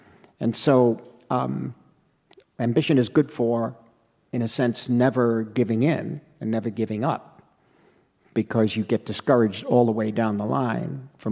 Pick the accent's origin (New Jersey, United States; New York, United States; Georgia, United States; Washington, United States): New York, United States; Queens; I was born in 42 in Queens, New York.